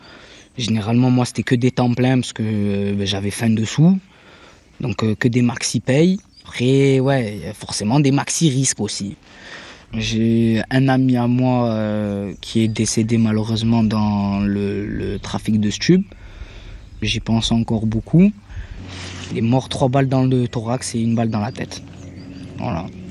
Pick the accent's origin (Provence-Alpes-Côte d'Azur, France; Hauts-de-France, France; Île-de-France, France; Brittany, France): Provence-Alpes-Côte d'Azur, France; Marseille; Et je suis né à Marseille et j'ai grandi la plupart de mon enfance dans les quartiers nord de Marseille.